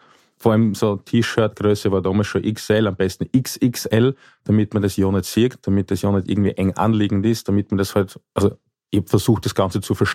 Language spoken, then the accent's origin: German; Oberwart, Burgenland, Austria; now in Styria, Austria; Ich bin in Oberwart aufgewachsen. Bin inzwischen jetzt schon in der Steiermark zu Hause